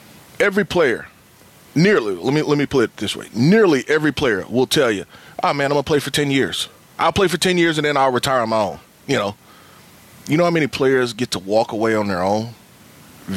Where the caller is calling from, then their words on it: Pomona, California, United States; I am somewhere in California, Panoma, California, yeah.